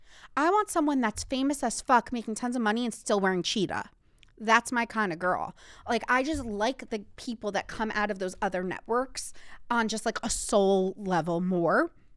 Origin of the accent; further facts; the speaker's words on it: New Jersey, United States; I watch Real Housewives of New Jersey because Melissa, Teresa, they're from my hometown, represent.